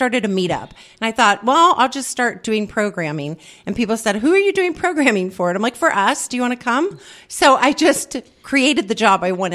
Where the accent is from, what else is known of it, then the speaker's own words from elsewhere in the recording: New York City, New York, United States; now in Austin, United States; So I came here to Austin from New York City, and I found a home at the Vortex.